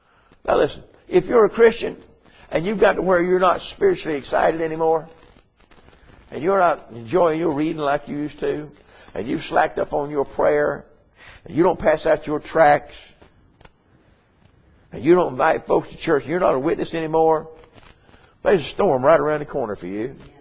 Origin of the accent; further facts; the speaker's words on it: United States; I was born and raised over here on the Catawba River.